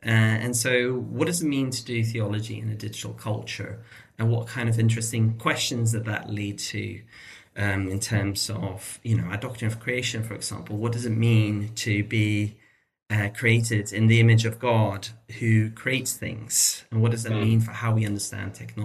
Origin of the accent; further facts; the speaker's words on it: Sweden; now in United Kingdom; So I'm originally from Sweden, but I've moved around quite a bit. So I kind of think of my life in if you were to divide it into thirds, I'd be a third living in Sweden, a third living in UK, and third elsewhere.